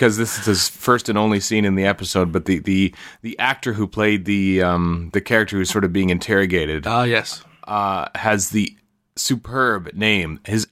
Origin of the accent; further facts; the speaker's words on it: Canada; I as a Canadian, I think like if I was stuck on a starship, I would probably like create some sort of a hockey rink